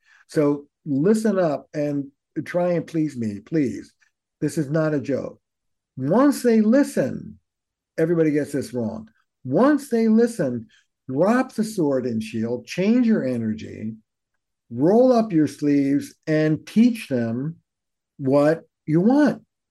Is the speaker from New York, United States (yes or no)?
yes; New York, United States; You know, I'm a Jew from New York.